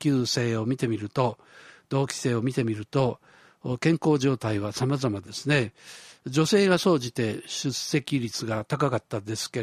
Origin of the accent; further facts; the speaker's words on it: Fukagawa, Tokyo, Japan; 僕は深川で育ったので、海のすぐそばなんですね。